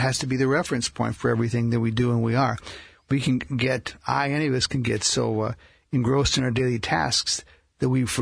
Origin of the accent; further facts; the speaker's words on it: Midwest, United States; I grew up in the Midwest, and so we went to Stations of the Cross every Friday